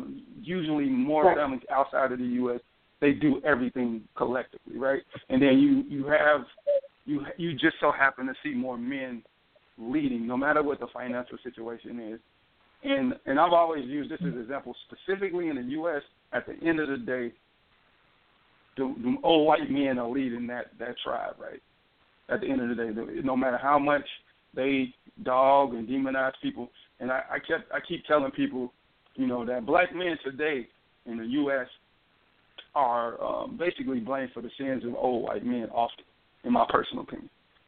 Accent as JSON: {"language": "English", "country": "United States", "tie": "born or raised there", "said": "I'm Nigerian and American. I grew up in the whole American experience. So, like, pretty much I'm American from a development standpoint."}